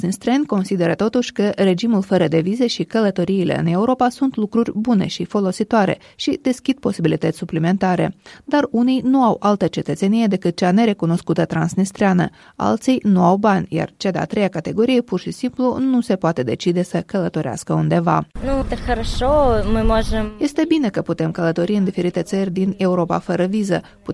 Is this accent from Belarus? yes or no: yes; Belarus; Eu sunt din Federația Rusă, am cetățenia rusă, sunt născută în Belarus și noi suntem un singur popor, belarușii, rușii și ucrainienii.